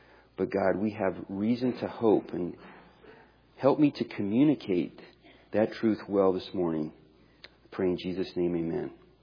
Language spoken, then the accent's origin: English; Oakland, California, United States; my hometown of Oakland, California, a warehouse fire.